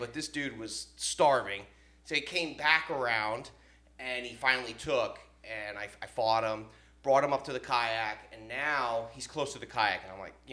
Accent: New Jersey, United States; now in South Florida, United States; I moved to South Florida from New Jersey, and I had no money.

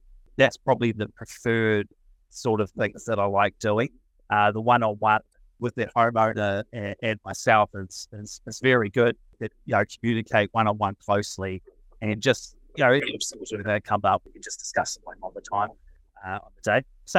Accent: New Zealand; I'm sort of from New Zealand, and I didn't quite sort of feel like, fitted in.

